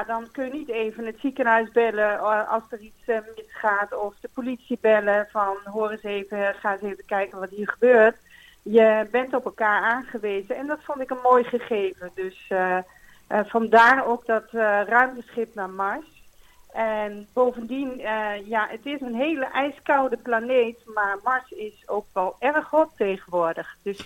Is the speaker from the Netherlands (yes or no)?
yes; Winterswijk, Gelderland, Netherlands; We zijn allebei geboren en getogen in Winterswijk.